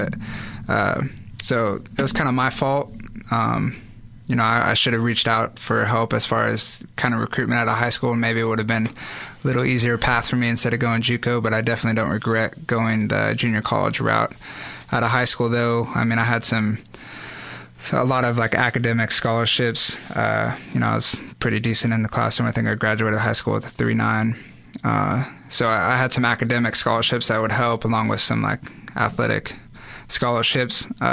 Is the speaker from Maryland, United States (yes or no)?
no; Rogue River, Oregon, United States; but I grew up in Rogue River. Played all sports all year round, whether it's soccer, football, baseball, basketball, run track relays to kind of help out the track team.